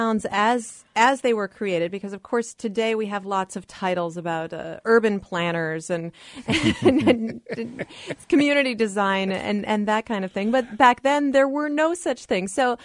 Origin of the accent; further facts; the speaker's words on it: Cedar Falls, Iowa, United States; I grew up in Cedar Falls, Iowa, and Waterloo, of course, is right next door